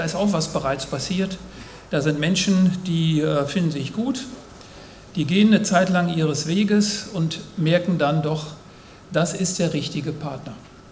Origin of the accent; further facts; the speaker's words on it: North Rhine-Westphalia, Germany; Ich bin im Münsterland groß geworden